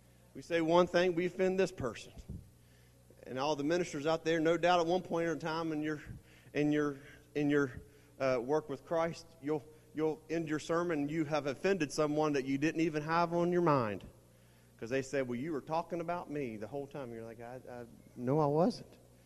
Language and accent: English; Charleston, West Virginia, United States; When I come from Charleston, and my grandmother said that she came from St. Albans